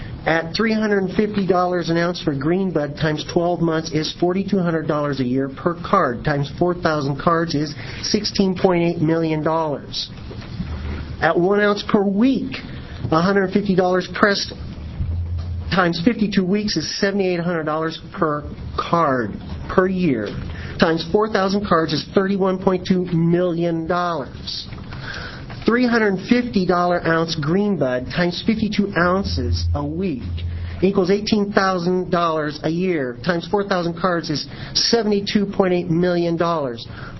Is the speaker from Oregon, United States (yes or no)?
yes; Glide, Oregon, United States; I come from Glide, Oregon.